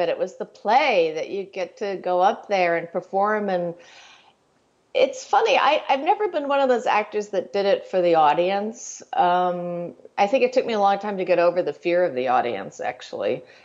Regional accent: Connecticut, United States; I grew up in Connecticut, which, was 45 minutes outside of New York.

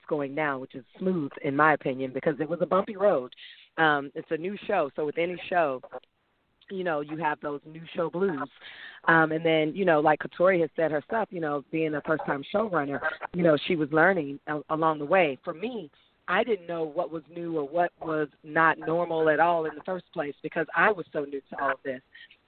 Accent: Memphis, Tennessee, United States; Well, I'm from Memphis, Tennessee, so for me, I was automatically there.

